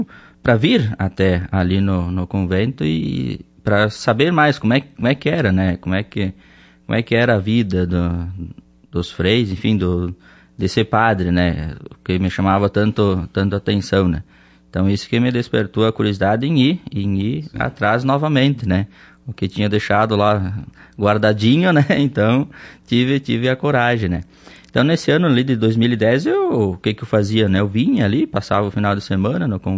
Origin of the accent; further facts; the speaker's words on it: Marau, Rio Grande do Sul, Brazil; sou aqui de Marau, lá então do interior, né, onde eu me nasci, me criei e saí de lá para ir para o seminário. Fiquei todo o tempo então lá, desde criança, na comunidade de Santo Agostinho, lá o meu berço.